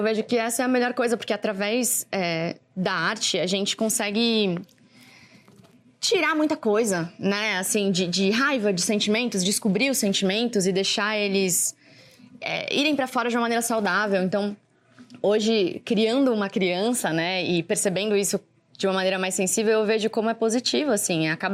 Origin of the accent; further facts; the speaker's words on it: São Paulo, Brazil; De São Paulo, meu pai é de São Paulo, minha mãe é de Maringá, no Paraná.